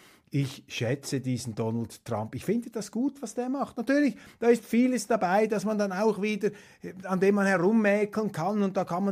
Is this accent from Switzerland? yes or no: yes; Switzerland; Dass die eben nicht von heute auf morgen den Schalter umlegen, das kann ich als Schweizer verstehen.